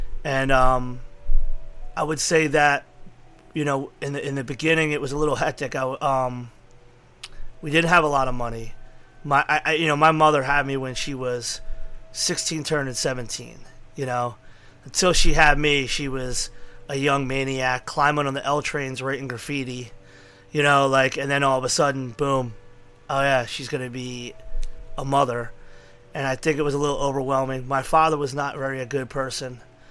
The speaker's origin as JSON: {"language": "English", "town": "Philadelphia", "region": "Pennsylvania", "country": "United States", "tie": "born or raised there", "said": "I was born in Fishtown, lived in Kensington until my mom and dad split, and then basically I had family who lived in Kensington. I lived in Frankfurt"}